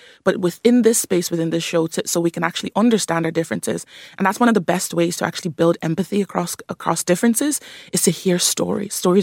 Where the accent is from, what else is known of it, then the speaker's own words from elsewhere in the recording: County Wexford, Ireland; also born or lived in Nigeria; I grew up in Ireland. I grew up in County Wexford, actually. I'm a migrant. Grew up in Ireland since I was the age of 3 from Nigeria.